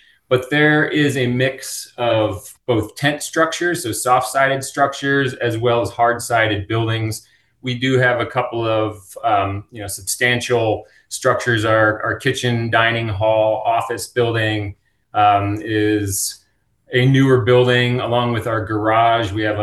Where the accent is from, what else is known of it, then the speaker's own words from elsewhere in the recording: Pennsylvania, United States; moved away as an adult; also born or lived in Pacific Northwest / Alaska; I grew up in Pennsylvania, moved to the Pacific Northwest in 1997, where I lived for a few years before moving to Alaska in 1999.